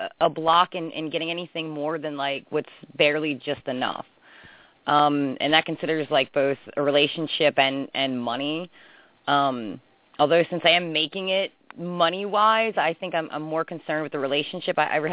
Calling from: Pennsylvania, United States; I'm from Pennsylvania.

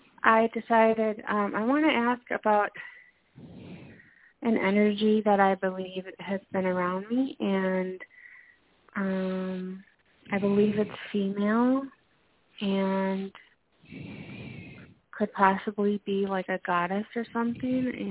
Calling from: Minnesota, United States; calling from Minnesota.

